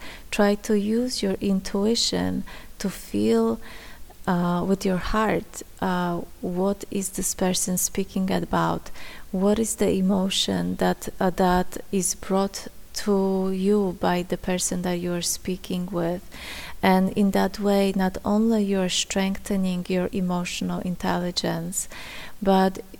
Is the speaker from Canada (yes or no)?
no; Poland; English is a second language; moved away as an adult; now in United States; I grew up in Poland. My first cell phone I got when I was 21, when I came to United States.